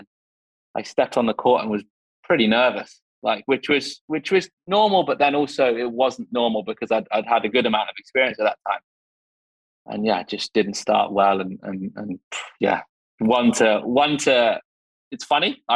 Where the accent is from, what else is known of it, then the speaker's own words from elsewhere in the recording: England, United Kingdom; I can't, it's so bad. I'm English and I can't remember.